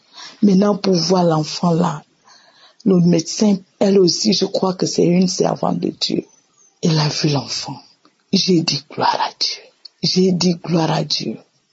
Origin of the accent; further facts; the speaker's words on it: Gabon; now in Brazzaville, Congo; Je suis une servante de Dieu et je suis gabonaise. J'habite à Brazzaville.